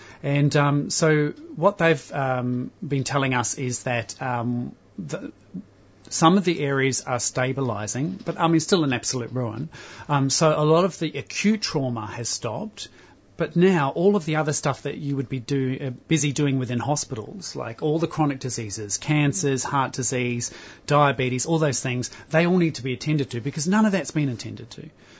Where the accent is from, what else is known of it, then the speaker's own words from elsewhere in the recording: New Zealand; I'm from Aotearoa, New Zealand. I have Māori heritage from Aotearoa.